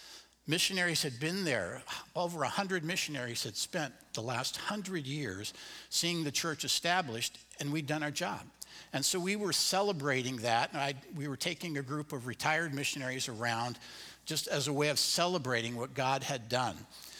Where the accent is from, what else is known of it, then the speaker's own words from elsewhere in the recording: Portland, Oregon, United States; And I was raised in Portland, Oregon, where they joke about you can tell it's summer because the rain gets warmer.